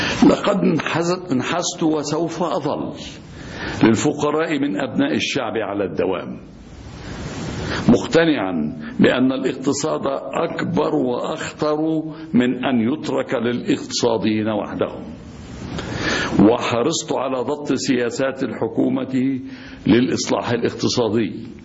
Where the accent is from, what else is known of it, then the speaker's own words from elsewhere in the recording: Egypt; وإنما كمصري شاءت الأخدار أن يتحمل مسؤولية هذا الوطن